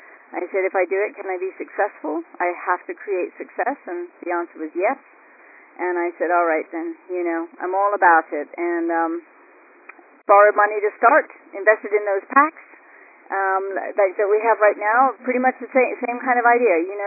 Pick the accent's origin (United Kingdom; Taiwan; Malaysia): United Kingdom; England; now in Boulder, United States; So it's a gorgeous day here in Boulder, Colorado. I come from England.